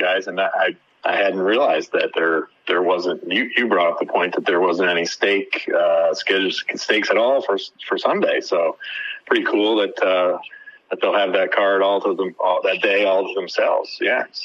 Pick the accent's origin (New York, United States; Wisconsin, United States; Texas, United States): New York, United States; I'm a New Yorker, I guess, so I always sort of root for the horses that have done well at Saratoga